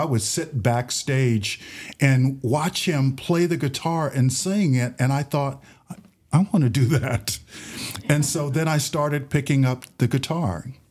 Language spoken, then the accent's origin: English; Virginia, United States; I'm from Virginia.